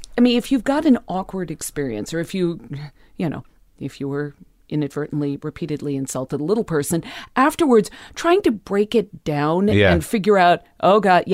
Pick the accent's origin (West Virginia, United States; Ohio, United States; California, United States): California, United States; West Hollywood; I grew up in the West Hollywood Hills.